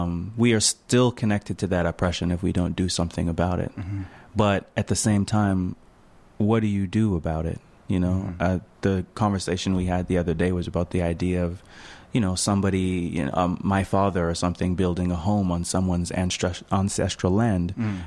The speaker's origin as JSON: {"language": "English", "country": "Canada", "tie": "born or raised there", "said": "And I grew up in Canada, so that's always in my mind"}